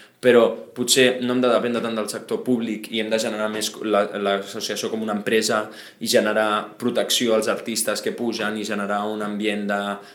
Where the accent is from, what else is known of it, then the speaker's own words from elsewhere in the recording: Sitges, Catalonia, Spain; jo soc de Sitges de tota la vida i parlo amb franquesa